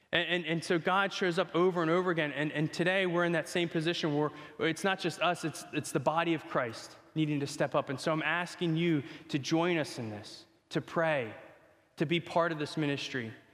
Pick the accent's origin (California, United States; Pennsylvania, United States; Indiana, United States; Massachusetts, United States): Pennsylvania, United States; Telford; also born or lived in Ukraine; I grew up in Ukraine from age 12 to 18 because they saw a great need. We had a lot of fun stuff here in Telford. We lived on the ridge.